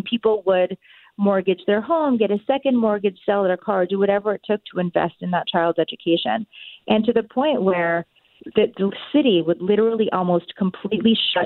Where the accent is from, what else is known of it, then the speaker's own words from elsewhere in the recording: United States; first language Japanese; English is a second language; now in Tokyo, Japan; So Japanese is actually my first language, though I grew up in the U.S. because my mom is a first-gen immigrant from Japan.